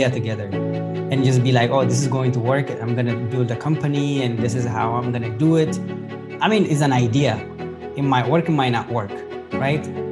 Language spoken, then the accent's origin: English; Nekemte, Oromia, Ethiopia; now in United States; I was born in East Africa, Ethiopia, west side. It's called Oromia region in Nekam City. It's a very rural area.